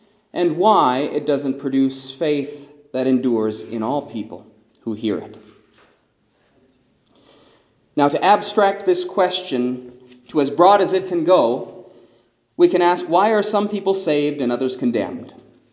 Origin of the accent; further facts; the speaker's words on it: South Dakota, United States; When I was still living in my hometown in South Dakota, I remember there was this little town called Manchester, about 30 miles east of my hometown.